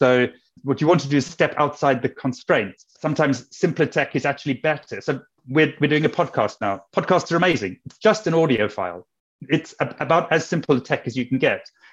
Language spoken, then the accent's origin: English; South Africa; I'm from South Africa. It's where I grew up.